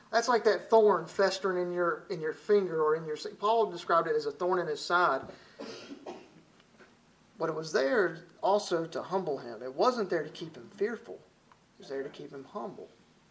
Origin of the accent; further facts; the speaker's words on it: Alabama, United States; accent: southern; If you're focused on the way I talk from Alabama and my southern accent, I know y'all southern here in Arkansas, I'm in good company.